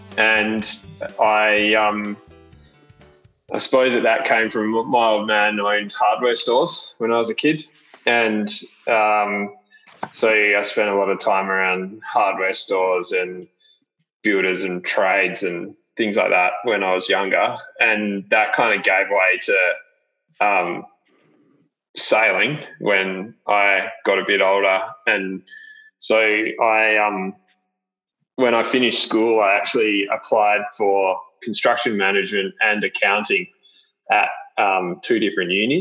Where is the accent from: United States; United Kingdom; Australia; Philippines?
Australia; Perth, Western Australia; well, we grew up with Peter in Perth.